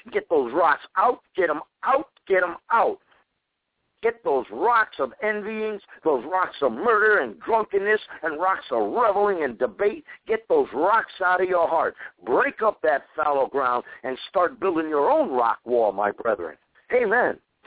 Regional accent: Connecticut, United States; now in Imperial Beach, United States; now I'm from Connecticut, and I was born in Connecticut, and I'm out here in California right now in Imperial Beach

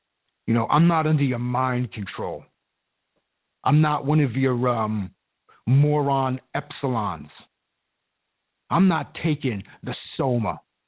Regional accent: Long Island, New York, United States; I grew up listening to … I'm from Long Island. I grew up listening to that stuff.

